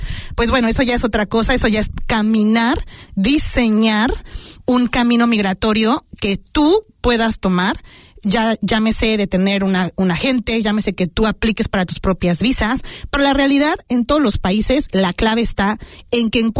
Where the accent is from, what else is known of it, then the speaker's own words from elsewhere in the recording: Mexico; now in New Zealand; otros migrantes como yo, podría ser que ya tengo una ciudadanía, pero que soy mexicana